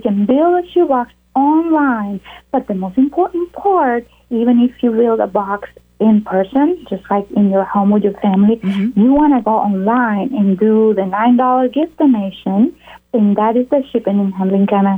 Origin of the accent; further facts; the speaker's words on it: Panama; I am from Panama